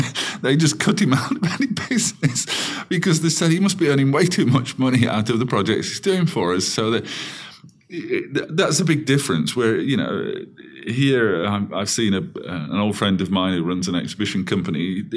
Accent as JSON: {"language": "English", "country": "United Kingdom", "lives_now": "Germany", "said": "Really, I suppose I'm more German than I am British now. When you dream in German and think in German and not in your natural language, it's a bit strange."}